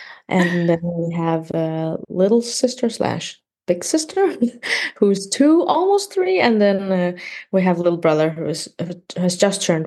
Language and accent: English; Denmark; also born or lived in Beijing, China; I was born in Beijing in China. And when I was little, I came to Denmark with my parents, and from there, I've been back and forth between China and Denmark during my childhood